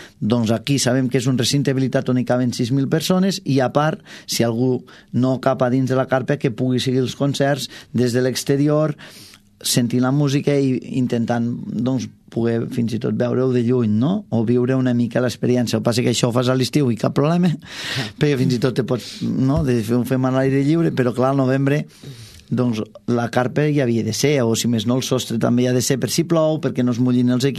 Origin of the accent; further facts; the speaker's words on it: Balaguer, Catalonia, Spain; els que som de Balaguer